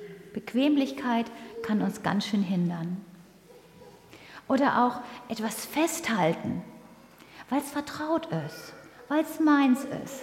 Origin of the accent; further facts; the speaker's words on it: Northern Germany, Germany; Ich komme ja aus Norddeutschland, manche hören das vielleicht.